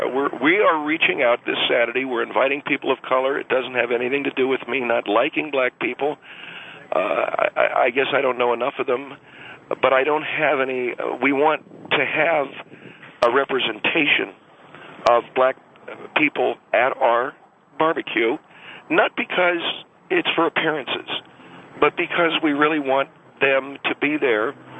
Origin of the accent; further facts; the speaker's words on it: Buffalo, New York, United States; moved away; I'm originally from Buffalo, New York.